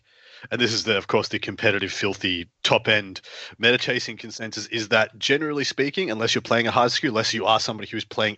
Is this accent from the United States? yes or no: no; Australia; moved away; growing up in Australia, where it is a pretty, generally a pretty arid landscape